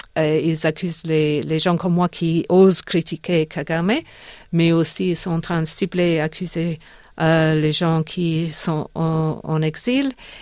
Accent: England, United Kingdom; now in Australia; je le sais chez moi, en Angleterre.

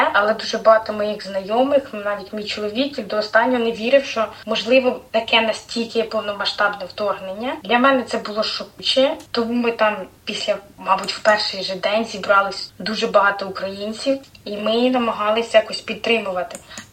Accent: Cherkasy, Cherkasy Oblast, Ukraine; moved away as an adult; also born or lived in Cyprus; now in Darwin, Australia; Сам ми із Черкас, але в еміграції ми вже більше 12 років. Але Австралія – це наша друга країна еміграції. Перша наша еміграція була на Кіпрі. Ми там прожили 11 років. І в тому році, в 24-му, в лютому місяці, ми приїхали в Австралію.

